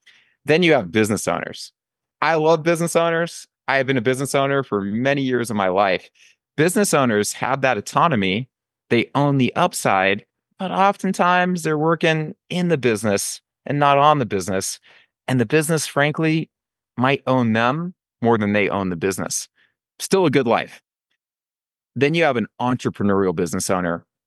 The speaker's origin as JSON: {"language": "English", "town": "Belmont", "region": "California", "country": "United States", "tie": "born or raised there", "also_born_or_lived": "Burlingame", "said": "Yeah, I was born at Stanford Hospital. I grew up in Belmont, then I moved to Burlingame."}